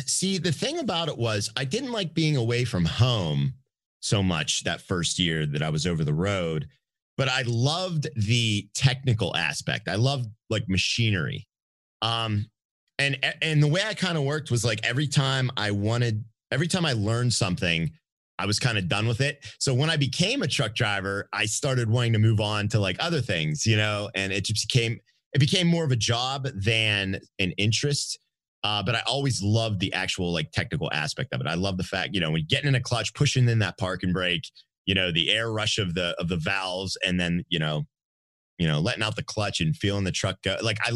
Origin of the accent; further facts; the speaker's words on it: Pittsburgh, Pennsylvania, United States; I live in Pittsburgh, Pennsylvania, born and raised here.